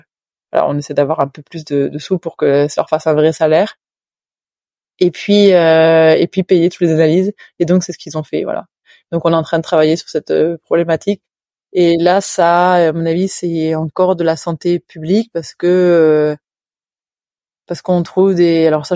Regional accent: France; French is a second language; vu que je suis française

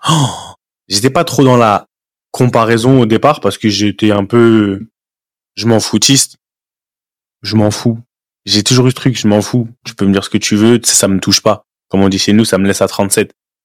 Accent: Île-de-France, France; on a grandi en région parisienne, on a grandi en France, en région parisienne

